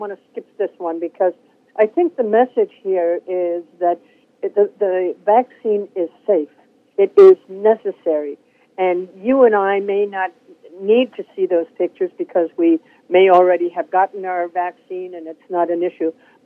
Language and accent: English; Norway; I was born and raised in Norway, and my parents were part of the support for the Norwegian underground.